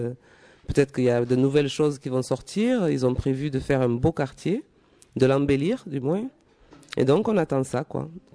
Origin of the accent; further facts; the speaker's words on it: Cape Verde; Moi, je suis du Cap-Vert, les îles du Cap-Vert.